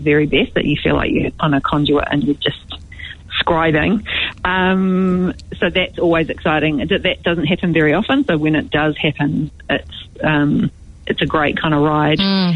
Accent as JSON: {"language": "English", "town": "Dunedin", "region": "Otago", "country": "New Zealand", "tie": "born or raised there", "said": "I grew up in Dunedin"}